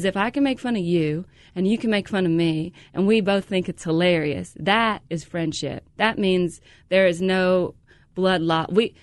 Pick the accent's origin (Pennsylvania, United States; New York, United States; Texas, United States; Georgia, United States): Georgia, United States; I probably heard the N-word more in one weekend there than I did my entire life growing up in Georgia.